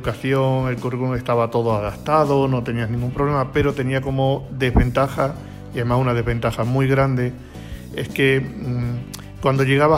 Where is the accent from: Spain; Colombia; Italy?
Spain; Badajoz, Extremadura; yo nací aquí en Badajoz, en lo que era la residencia antiguamente, y además vivía aquí cerquita en la avenida de Pardaleras.